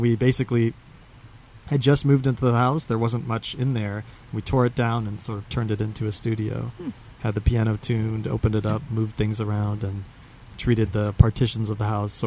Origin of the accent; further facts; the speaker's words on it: Slidell, Louisiana, United States; I grew up outside New Orleans in a suburb called Slidell.